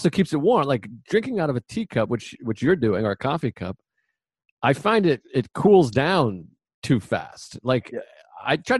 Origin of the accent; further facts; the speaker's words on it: Boston, Massachusetts, United States; I mean, I'm from the Boston area, and I don't know if you've spent time in Boston.